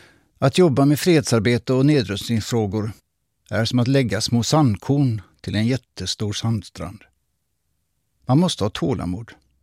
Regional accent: Gothenburg, Västra Götaland County, Sweden; born there; Hänger du med så tar jag dig i handen på en vandring till min födelsestad Göteborg.

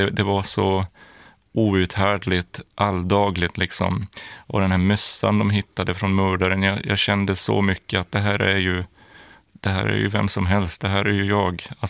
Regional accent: Luleå, Norrbotten County, Sweden; Jag är uppvuxen i Luleå

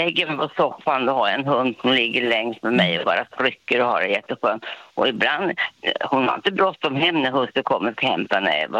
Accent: Hunnebostrand, Västra Götaland County, Sweden; now in Nora, Sweden; Jag kom långt ifrån. Jag var från Hunnebostrand. Och så kom jag hit upp och var ensam.

